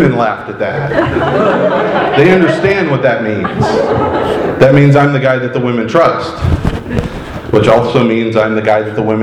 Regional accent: Clovis, California, United States; So I grew up in Clovis, California. Anybody familiar with Clovis?

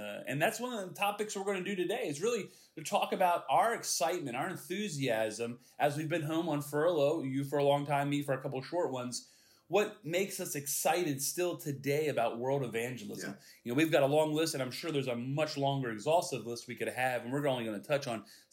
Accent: Martinsburg, West Virginia, United States; also born or lived in Maryland, United States; I was born in Maryland, but grew up majority of my years here in Martinsburg, West Virginia.

